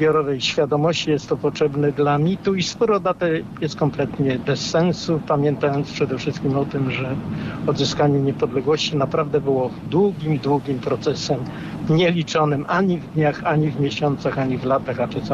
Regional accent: Greater Poland Voivodeship, Poland; jako Wielkopolanin mógłbym powiedzieć

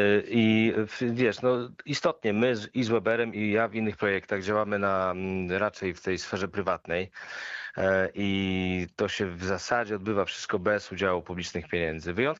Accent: Szczecin, West Pomeranian Voivodeship, Poland; Ja to mówię jako szczecinianin, jako odbiorca kultury

